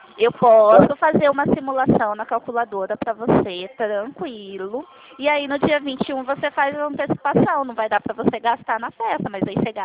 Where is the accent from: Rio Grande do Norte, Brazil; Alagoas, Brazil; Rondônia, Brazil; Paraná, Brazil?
Rondônia, Brazil; Não, eu sou de Rondônia, mas moro no interior de São Paulo.